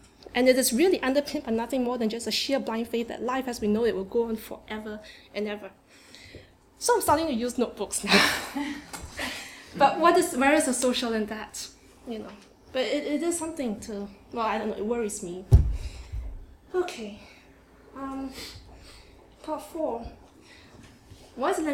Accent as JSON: {"language": "English", "country": "Singapore", "also_born_or_lived": "Cambridge / Sweden / Hong Kong / London", "moved": "yes", "lives_now": "York, United Kingdom", "said": "Cambridge, I was in Sweden. And before Sweden, I was in Hong Kong. Before Hong Kong, I was in London. And before London, I was in Singapore, where I originally came from. My point is, I've moved a lot through my life"}